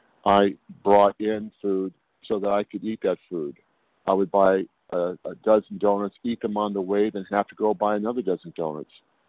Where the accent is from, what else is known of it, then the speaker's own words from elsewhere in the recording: California, United States; I'm from California.